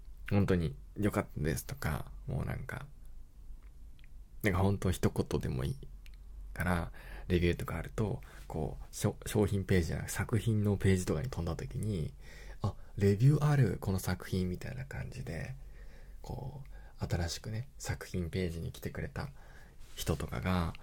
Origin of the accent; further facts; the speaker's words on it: Hokkaido, Japan; also born or lived in Kanagawa; 生まれは神奈川。で、育ちが北海道。 ていうかもう生まれてすぐ北海道行ってるから、まあ実質北海道生まれ北海道育ちみたいなもんなのかな。